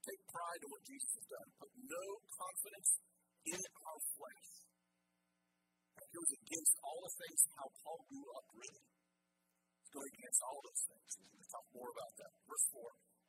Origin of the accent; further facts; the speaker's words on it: United States; During Thanksgiving, I'm thankful that I'm an American. I really am.